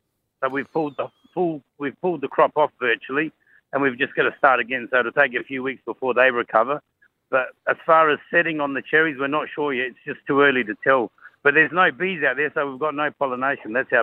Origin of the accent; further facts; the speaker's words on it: South Australia, Australia; So we're actually from the Adelaide Hills, so up in the hills